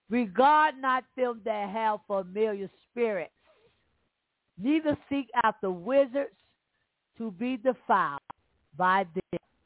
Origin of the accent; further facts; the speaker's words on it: Alabama, United States; See, I'm from Alabama, down far. They taught you all kind of stuff down there.